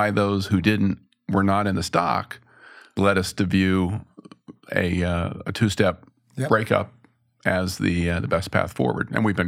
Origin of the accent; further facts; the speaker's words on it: Maryland, United States; My pleasure. Good to be back in my home state.